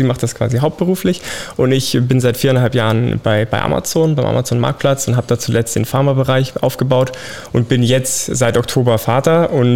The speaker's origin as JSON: {"language": "German", "town": "Munich", "region": "Bavaria", "country": "Germany", "said": "ich komme aus München"}